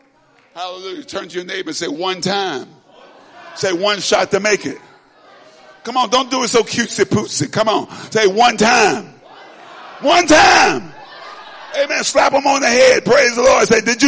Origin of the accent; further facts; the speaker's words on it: Chicago, Illinois, United States; I'm from Chicago. I'm going to start making my own rules.